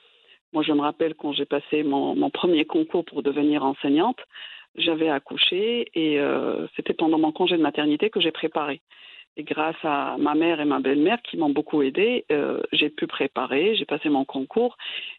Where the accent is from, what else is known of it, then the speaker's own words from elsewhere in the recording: Rabat, Rabat-Salé-Kénitra, Morocco; born there; also born or lived in Al Hoceima; now in Tangier, Morocco; Mais je suis née à Rabat, j'ai passé une grande partie à Al-Hosima, qui est une très belle ville.